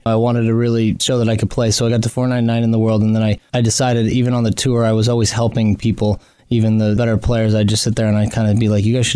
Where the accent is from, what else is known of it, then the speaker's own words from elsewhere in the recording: Boise, Idaho, United States; also born or lived in Pocatello; Yeah, I was born in Pocatello, but raised in Boise, Idaho.